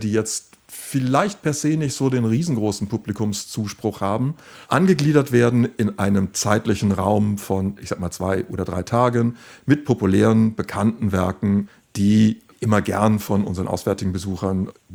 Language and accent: German; Goslar, Lower Saxony, Germany; born there; Ich bin gebürtig aus Goslar